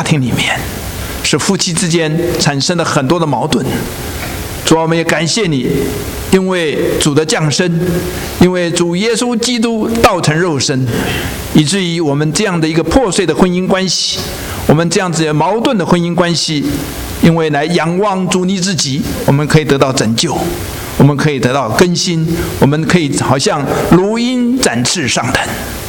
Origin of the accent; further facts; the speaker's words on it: Taiwan; 我是从台湾来的。那台湾很多的家庭呢，都是大男人主义，我们家也是。